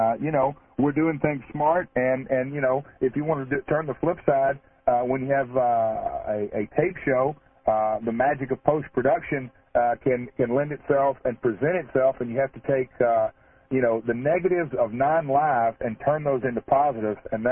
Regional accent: United States; I'm the American blonde-haired, blue-eyed champion walking into the arena.

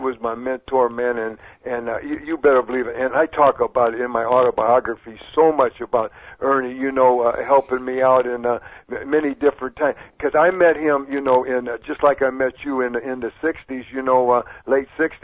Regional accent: Hammond, Indiana, United States; I was raised right there in Hammond, Les, and I was just a young kid, man

